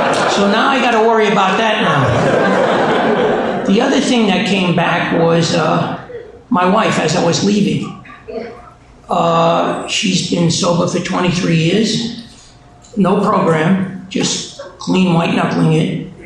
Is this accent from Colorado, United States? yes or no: no; Brooklyn, New York, United States; because I was born and raised in Brooklyn. I don't know if you picked that up yet